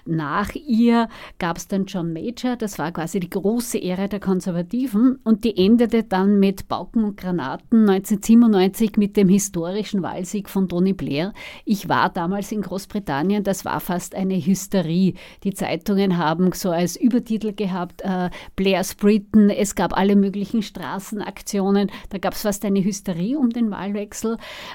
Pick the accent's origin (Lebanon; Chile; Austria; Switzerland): Austria; Und so einen klaren Machtwechsel gibt es bei uns in Österreich deswegen sehr wenig